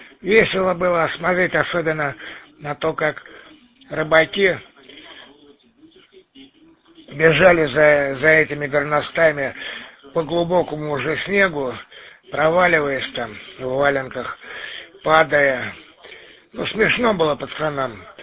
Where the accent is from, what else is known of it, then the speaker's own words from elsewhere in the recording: Peterhof, Saint Petersburg, Russia; born there; отец Самары, мама с Сызрани. А я сам родился в Питере, как бы ни туда, ни сюда. Но в это время у меня отец учился в училище военном. Поэтому я и родился там, в Петродворце.